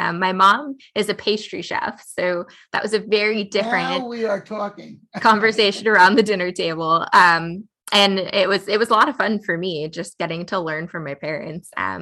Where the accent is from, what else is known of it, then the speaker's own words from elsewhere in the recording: New York, United States; On the Upper West Side.